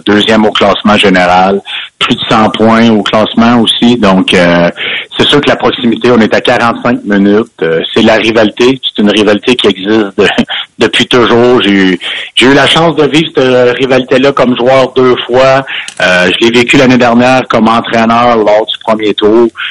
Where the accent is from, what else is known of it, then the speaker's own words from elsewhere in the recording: Montreal, Quebec, Canada; now in Victoriaville, Canada; j'ai grandi à Montréal. Je viens du lac Saint-Louis, puis j'ai été repêché au premier tour des Tigres de Victoriaville en 97, puis j'ai jamais reparti. Je suis ici depuis 97.